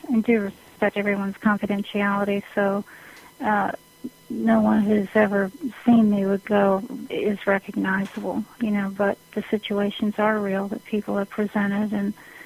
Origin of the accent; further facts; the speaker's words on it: Canada; I grew up in Canada and in a small rural area